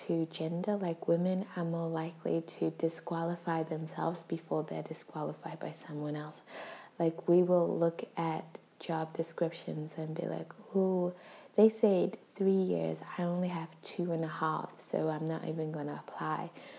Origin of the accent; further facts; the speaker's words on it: Denmark; because growing up in Denmark, like that standard, like once we felt comfortable getting in, that standard was like raised a bit.